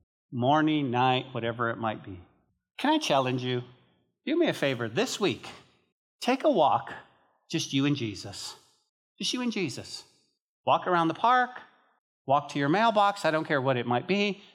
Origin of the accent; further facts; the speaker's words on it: Santa Fe, New Mexico, United States; Like, we're from Santa Fe, northern New Mexico. They talk different.